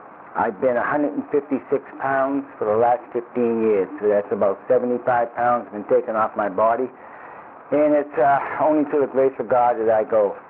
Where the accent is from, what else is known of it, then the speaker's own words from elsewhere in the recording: Reedville, Massachusetts, United States; I'm from Reedville, Massachusetts.